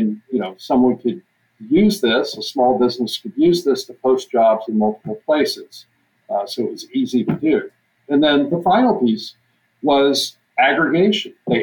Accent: Texas, United States; now in Grinnell, United States; I'm originally from Texas.

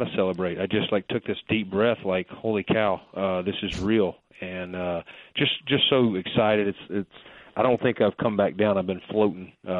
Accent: the Carolinas, United States; Born and raised in the Carolinas

